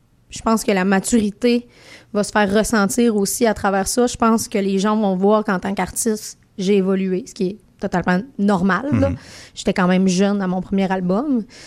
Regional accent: Quebec, Canada; accent: Lac-Saint-Jean; avec mon accent du Lac-Saint-Jean

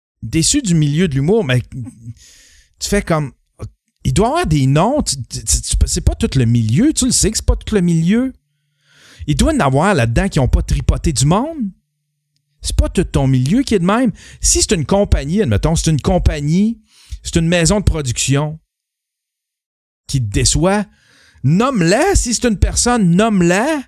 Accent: Canada; C'est pas moi. Moi, je suis Canadien.

